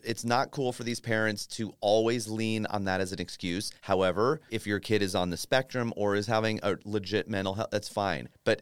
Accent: Alabama, United States; because that is inbred in me because I'm from Alabama.

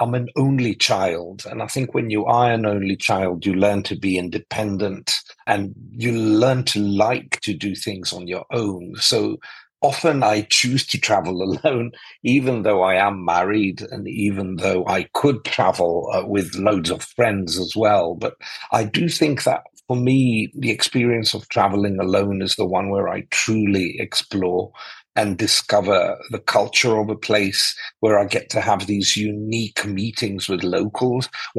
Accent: Athens, Attica, Greece; also born or lived in London; So I was born in London, but I grew up in Greece, in Athens. And yes, we did used to travel quite a lot as a family because my mum's English, South African English.

